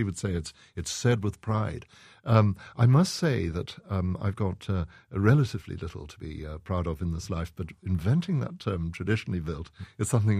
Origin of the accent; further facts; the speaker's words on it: Zimbabwe; now in Scotland, United Kingdom; I grew up in next door in Zimbabwe, in a neighboring country. I've spent the rest of my life in Scotland